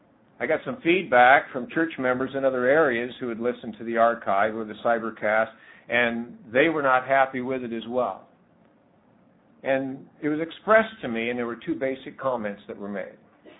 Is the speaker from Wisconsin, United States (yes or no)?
no; Washington, United States; I was a supporter of Denny Luker, because I was from Washington State.